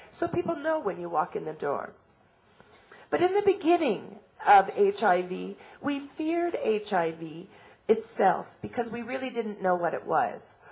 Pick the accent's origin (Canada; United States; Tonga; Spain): Canada; and I'm from Canada.